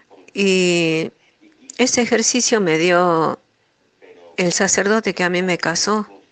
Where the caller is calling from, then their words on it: Rosario de la Frontera, Salta, Argentina; de Rosario de la Frontera.